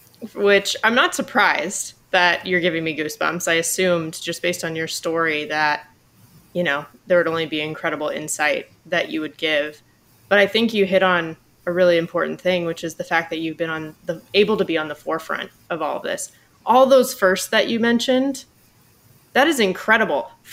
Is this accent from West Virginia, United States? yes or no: no; California, United States; I'm from Southern California.